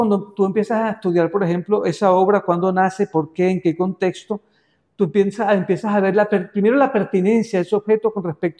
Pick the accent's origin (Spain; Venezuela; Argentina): Venezuela; Caracas, Capital District; Y vengo de Caracas. Además era para mí un reto porque yo vengo de una tradición plástica, la venezolana